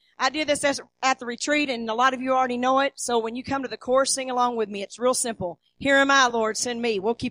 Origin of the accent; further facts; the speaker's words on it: Arkansas, United States; moved away as an adult; And no, this isn't a California accent. I was raised in Arkansas. And, my husband took me to California. We arrived on my 20th birthday.